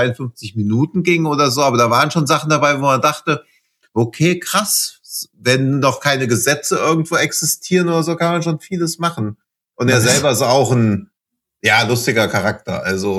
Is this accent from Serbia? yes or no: no; Bad Hersfeld, Hesse, Germany; Also ich komme ja aus Hessen, also aus Hersfeld.